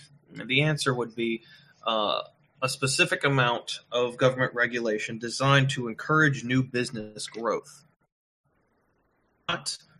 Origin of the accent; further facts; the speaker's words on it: United States; So to identify with my home country, the United States, enough to be able to give up my morals would be reprehensible to me.